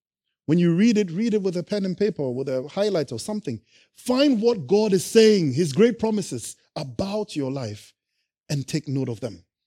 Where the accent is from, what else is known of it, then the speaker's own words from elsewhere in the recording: Ghana; now in United Kingdom; When I was growing up in Ghana, I used to watch them on TV and we watched old episodes of them. So when I came to England